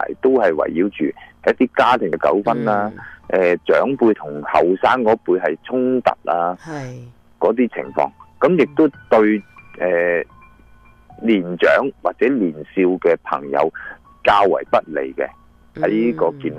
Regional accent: China; 清明扫墓，嗱，慎终追远啊，我哋中国人嘅道德思想嚟嘅吓，

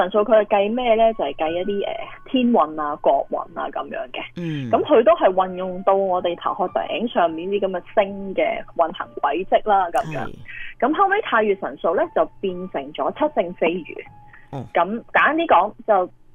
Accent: China; 以前我哋中国人古代咧，大家都可能有印象

